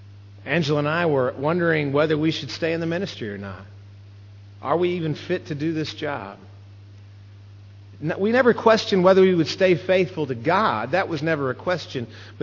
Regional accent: Texas, United States; And I'm from South Texas. I married up.

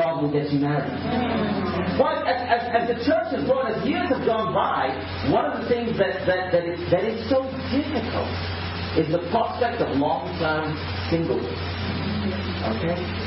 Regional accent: India; also born or lived in Europe / United States; You know, although I'm Indian, I grew up in Europe and in the States.

